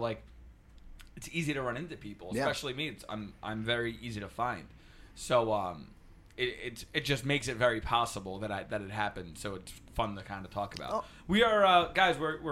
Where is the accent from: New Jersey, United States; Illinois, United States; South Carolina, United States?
New Jersey, United States; I was from New Jersey and Italian.